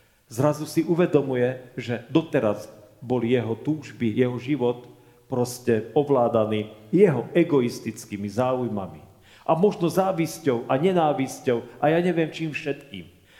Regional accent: Košice, Košice Region, Slovakia; Keď som vyrastal v Košiciach na mládeži

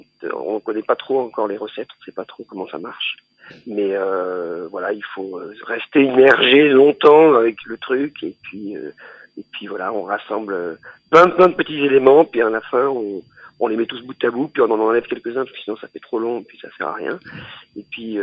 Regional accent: Nouvelle-Aquitaine, France; un morceau de chants de quêtes de réveillés qui existent donc chez nous en Corrèze.

